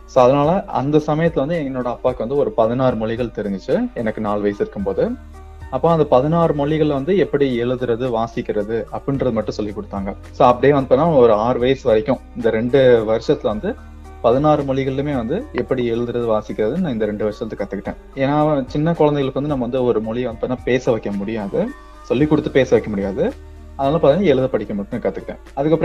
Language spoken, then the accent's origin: Tamil; Tamil Nadu, India; now in Chennai, India; என்னோட சொந்த ஊர் பார்த்தீங்கன்னா ராமநாதபுரத்தில் வந்து அபிராமன் சொல்ற ஒரு கிராமம். பட் இப்போ வந்து நான் சென்னையில் வந்து வசிக்கிறேன், சென்னையில வந்து செட்டில் ஆகிட்டோம்.